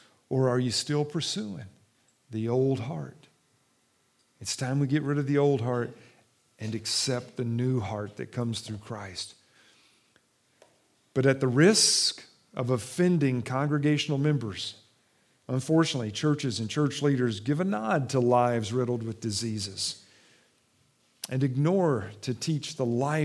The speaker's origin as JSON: {"language": "English", "region": "Kentucky", "country": "United States", "tie": "born or raised there", "said": "Many of you know that I'm from Kentucky. That's where I was born and raised."}